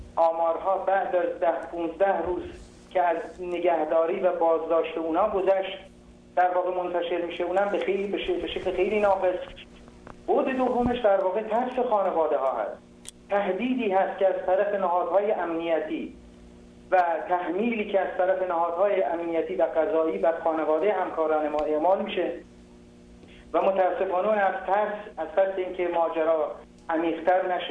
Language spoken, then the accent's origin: Persian; Mahabad, West Azerbaijan, Iran; اون چیزی که شهر خودمون توی مهابات من داشتم